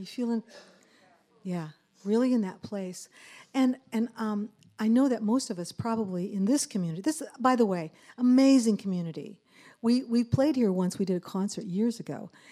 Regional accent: Colorado, United States; We're from Colorado. You're from California. We're from Colorado.

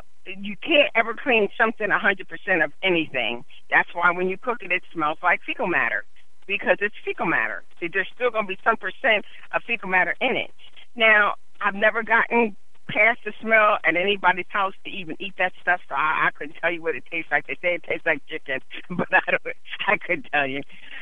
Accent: Pennsylvania, United States; I'm from Central Pennsylvania, and I know for a fact they do it here.

